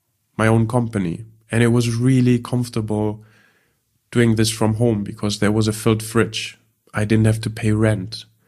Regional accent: Düsseldorf, North Rhine-Westphalia, Germany; pretty much all the people that gave me shit were people from my hometown, Düsseldorf.

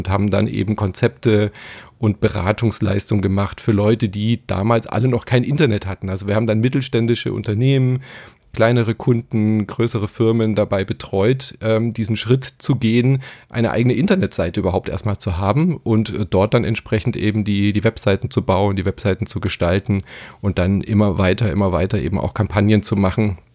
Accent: Stuttgart, Baden-Württemberg, Germany; ich bin ja in Stuttgart aufgewachsen

